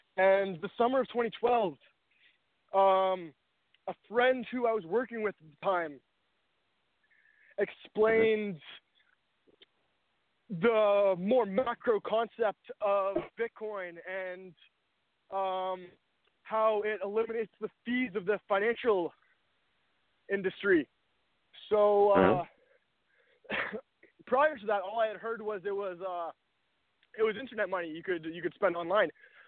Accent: Toronto, Ontario, Canada; So I grew up in Toronto. I lived in the same house my whole life in Toronto. I went to McGill University in Montreal.

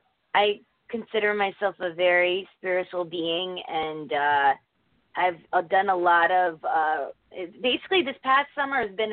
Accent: Connecticut, United States; I'm from Connecticut.

